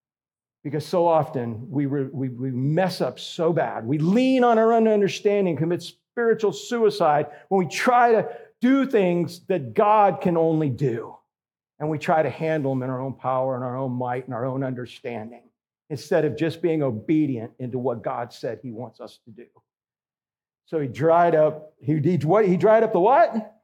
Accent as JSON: {"language": "English", "region": "Florida", "country": "United States", "tie": "born or raised there", "said": "I am a Florida cracker. Been born and raised in Florida my whole entire life."}